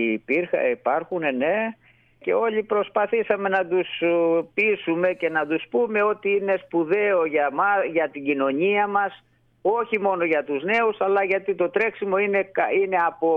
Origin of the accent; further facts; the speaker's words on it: Ionian Islands, Greece; εμένα το χωριό μου είναι ακριβώς κάτω από το βουνό και τώρα 2-3 χρόνια έχω έρθει μόνιμα.